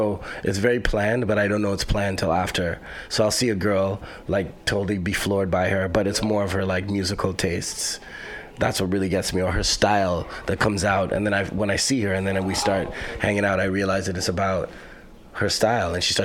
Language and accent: English; Canada